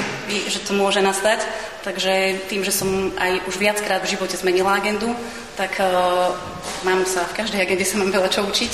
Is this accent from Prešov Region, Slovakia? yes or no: no; Banská Bystrica, Banská Bystrica Region, Slovakia; also born or lived in Krupina; narodila som sa v Krupine, ale už teda od útleho detstva žijem v Banskej Bystrici.